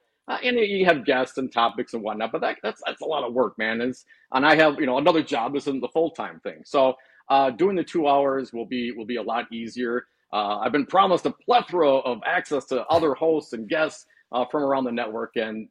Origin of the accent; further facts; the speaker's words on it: Appleton, Wisconsin, United States; also born or lived in Michigan; I was born in Michigan. I grew up in outside of Appleton, Wisconsin. My mother and my brother and sister both live there now.